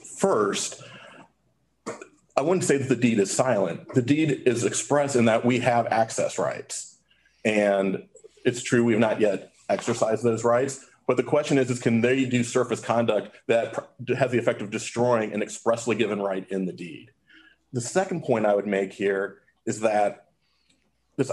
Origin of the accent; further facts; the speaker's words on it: Texas, United States; It's a case out of my home state, Texas